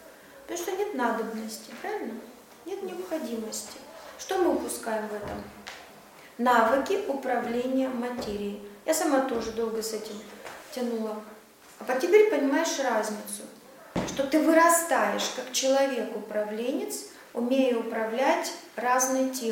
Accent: Krasnodar Krai, Russia; now in Moscow, Russia; Я вам с Кубани в Москву проехала 1500 километров.

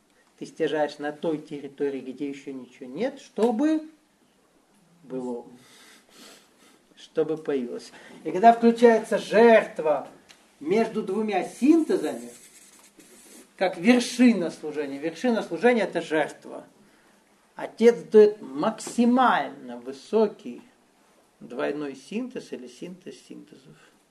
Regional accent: Russia; Я россиянин. Естественно, выгоднее было это сделать России.

